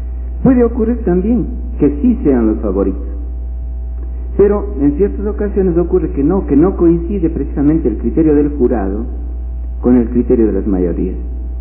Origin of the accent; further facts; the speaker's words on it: Cuenca, Azuay, Ecuador; aquello de decantar largamente de que somos la Atenas del Ecuador, cuando en muchas ocasiones hemos demostrado las claras que somos la Atenas del Ecuador